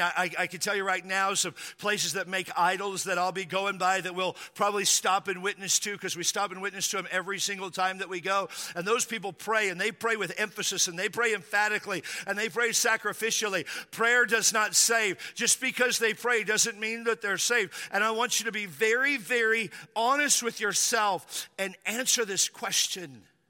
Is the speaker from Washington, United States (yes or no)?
yes; Spanaway, Washington, United States; When I was a child, I grew up in Western Washington, a little town called Spanaway.